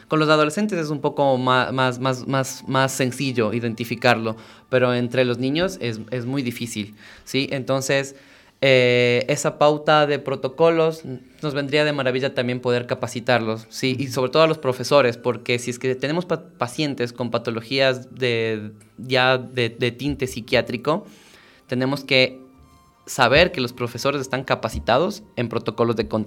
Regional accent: Tena, Napo, Ecuador; Vengo de la selva, yo vengo de la Amazonía, vengo del Tena

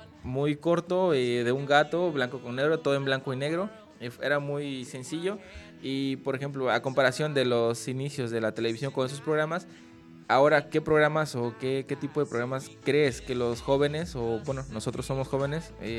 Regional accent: Mexico; nosotros que venimos de México, es algo bastante novedoso

